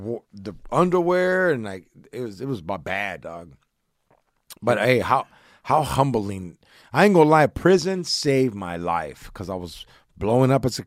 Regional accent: California, United States; I said, I'm from Orange County.

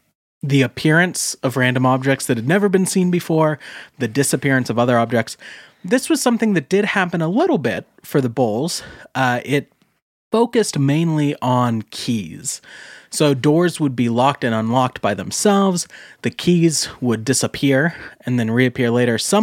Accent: Boise, Idaho, United States; headquartered right here in my hometown of Boise, Idaho.

